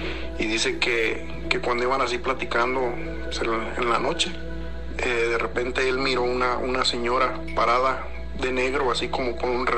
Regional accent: Porvenir, Michoacán, Mexico; now in United States; Somos del estado de Michoacán, de Porvenir, Michoacán.

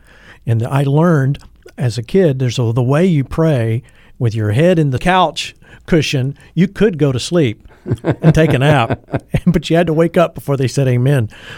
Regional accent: Atlanta, Georgia, United States; Growing up in Atlanta, Georgia, where I'm from, we were attending a denominational church

